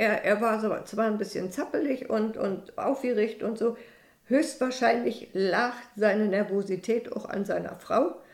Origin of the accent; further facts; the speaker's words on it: Fürstenwerder, Brandenburg, Germany; geboren in Fürstenwerder, bin ein Ureinwohner von Fürstenwerder, weil meine Vorfahren schon 1740 erwähnt wurden in der Chronik.